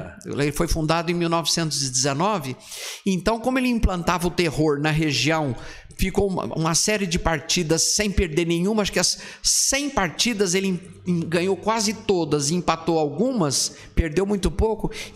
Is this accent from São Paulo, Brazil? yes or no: yes; Batatais, São Paulo, Brazil; eu sou de Batatais, os meus primos falavam assim, tem muita batata.